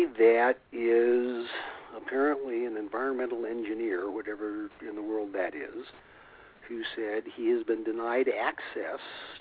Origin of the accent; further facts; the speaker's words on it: Missouri, United States; Not a whole lot, but I'm willing to be convinced. I'm from Missouri. Show me.